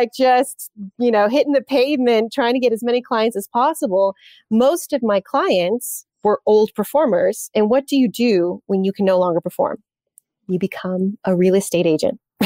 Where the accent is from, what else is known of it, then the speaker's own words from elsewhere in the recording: United States; And so I had to come back to America. America. I'm American.